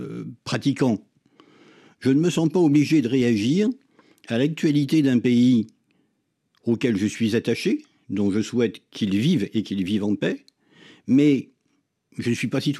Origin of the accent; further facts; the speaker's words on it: France; nous, nous sommes Français.